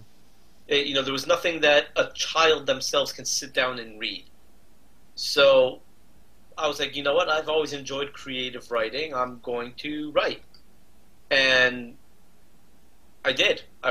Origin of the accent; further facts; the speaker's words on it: Los Angeles, California, United States; So I grew up in Los Angeles. And funny thing is, I grew up as a Jewish photographer in Los Angeles.